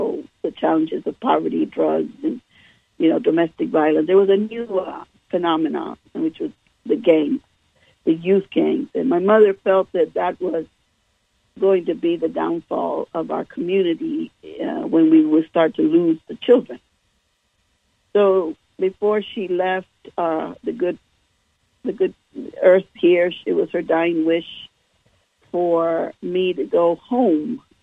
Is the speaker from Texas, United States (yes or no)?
yes; Texas, United States; now in Las Vegas, United States; as you can tell probably from my tone or accent. I'm a girl from Texas, living in Las Vegas